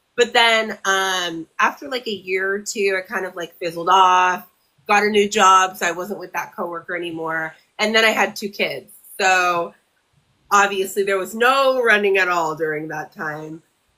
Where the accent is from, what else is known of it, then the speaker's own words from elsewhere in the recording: Sacramento, California, United States; Born and raised in Sacramento.